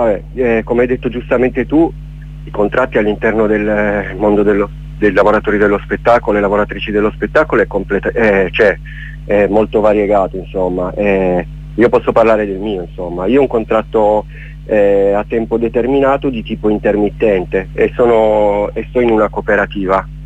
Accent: Turin, Piedmont, Italy; sì, sono di Torino, però onestamente adesso lavoro su Milano.

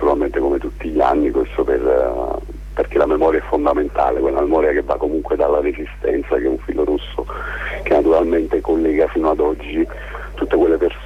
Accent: Cava de' Tirreni, Campania, Italy; Io poi vengo da Cava di Tirreni, quindi una città che si trova vicino a Napoli

